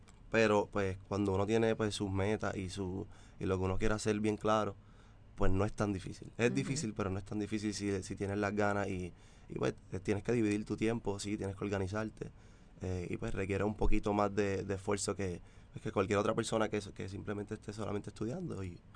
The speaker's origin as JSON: {"language": "Spanish", "town": "Cidra", "country": "Puerto Rico", "said": "Sí, pues yo soy del pueblo de Sidra."}